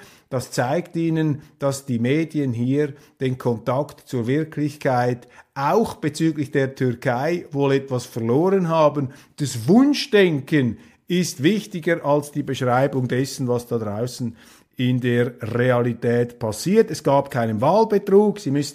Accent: Switzerland; Für mich ist das Ganze ja nicht so dramatisch als Schweizer.

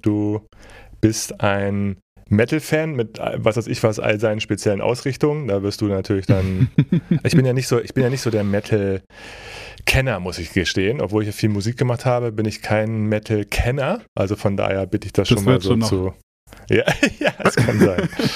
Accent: Göttingen, Lower Saxony, Germany; also born or lived in Cologne; Ich komme ja aus Göttingen, ne? Kleinerer Stadt, und dann so nach Köln, so als Student

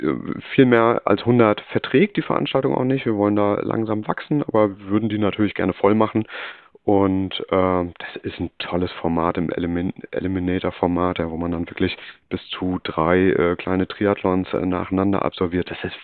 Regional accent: Sternberg, Mecklenburg-Vorpommern, Germany; ich komme gebürtig aus der Nähe von Sternberg. Das ist ein kleinerer Ort in Mecklenburg-Vorpommern, so im Dreieck zwischen Schwerin, Rostock und Güstrow.

